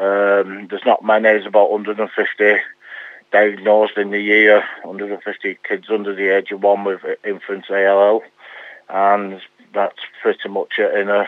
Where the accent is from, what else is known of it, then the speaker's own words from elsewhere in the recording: Thatto Heath, North West England, United Kingdom; the Thato Heath club I grew up in Thato Heath, and I've got a good association there with the club.